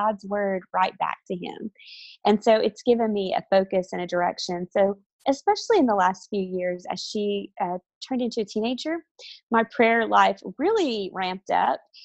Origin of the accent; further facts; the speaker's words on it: Oklahoma, United States; also born or lived in Missouri / Alabama / Georgia; But I grew up in the Midwest, actually in Oklahoma. And I went to college in Missouri and then ended up meeting my husband and moving to Alabama.